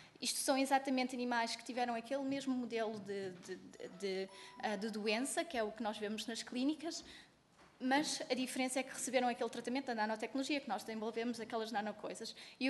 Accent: Portugal; sendo europeia e sendo portuguesa, eu acredito em investir em nós próprios

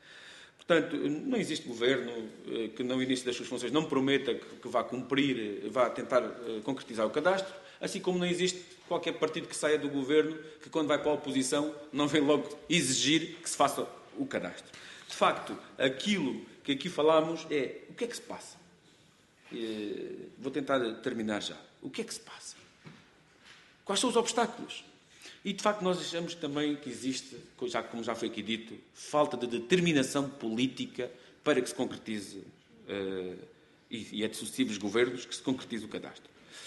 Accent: Alentejo, Portugal; accent: Alentejo; vocês veem pela minha voz, que eu sou alentejano

